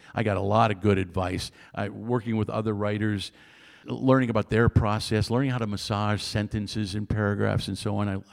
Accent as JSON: {"language": "English", "town": "Detroit", "region": "Michigan", "country": "United States", "said": "I'm from Detroit."}